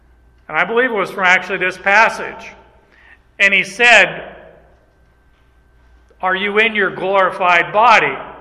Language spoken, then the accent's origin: English; Arizona, United States; I was born and raised in Arizona. I was the first one in our whole family of any of … to be born in the United States.